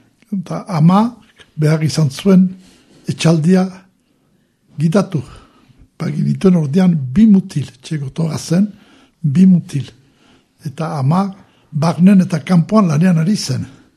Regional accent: Domezain, Nouvelle-Aquitaine, France; Bon, domitzinen sortu nintzen, duela latanoita sei urte. Familia laborari etxe batian. Gure etxea erizatik urruntzen.

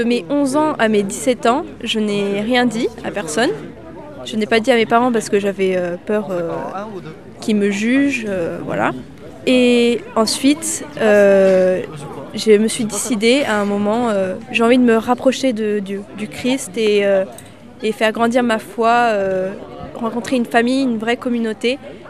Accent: Navarrenx, Nouvelle-Aquitaine, France; Je viens de Navarinx, dans le Béarn.

